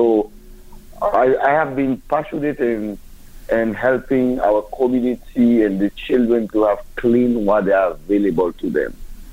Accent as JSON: {"language": "English", "country": "Haiti", "tie": "born or raised there", "second_language": "English", "said": "When I was a kid, I remember growing up in Haiti, I had malaria, typhoid, all sort of, you know, disease regarding to unsafe water."}